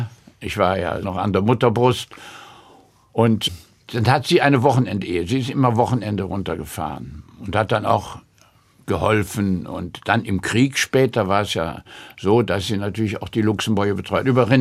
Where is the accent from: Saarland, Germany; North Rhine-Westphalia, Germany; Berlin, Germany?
North Rhine-Westphalia, Germany; Cologne; born there; Und ich wurde dann auch in Köln geboren.